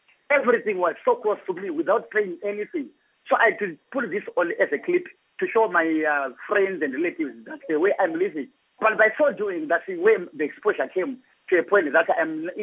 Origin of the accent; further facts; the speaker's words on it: Chivi, Masvingo, Zimbabwe; I grew up in Chibi, and my education I did it in Shurugwi, under Gweru.